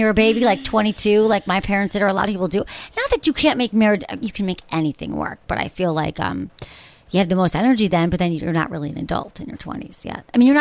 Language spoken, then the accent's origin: English; Michigan, United States; You know, I grew up in Michigan.